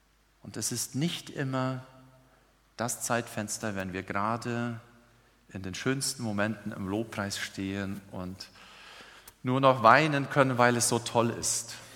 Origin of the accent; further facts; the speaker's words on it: Paraguay; German is a second language; Ich bin in Paraguay aufgewachsen. Ich weiß, was meins ist und deins, aber ihm und ihn. Und darum bitte ich um Entschuldigung, wenn ich sprachlich da meine Mühe habe.